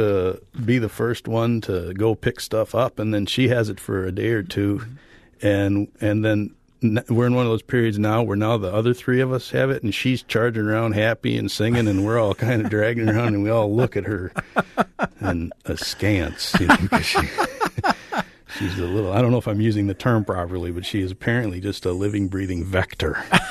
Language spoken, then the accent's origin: English; Wisconsin Rapids, Wisconsin, United States; born there; I said I was conceived in Illinois. I was born in Wisconsin Rapids. Big difference.